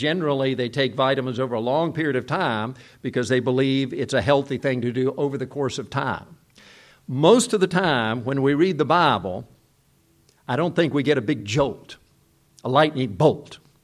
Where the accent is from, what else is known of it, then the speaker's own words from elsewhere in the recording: South Korea; You know, when we were growing up in Korea, right after the Korean War, I'm talking about 1954 and so on, there was suffering and poverty everywhere.